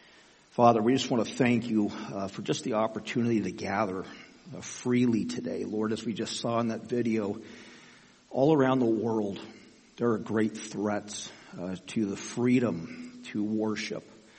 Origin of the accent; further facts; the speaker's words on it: Brentwood, California, United States; We're from Brentwood originally, and then my wife and I went to college and at Cal State Hayward